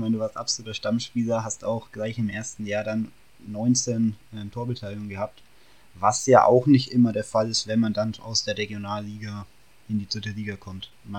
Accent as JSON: {"language": "German", "town": "Nuremberg", "region": "Bavaria", "country": "Germany", "said": "Wir sind ja aus Nürnberg"}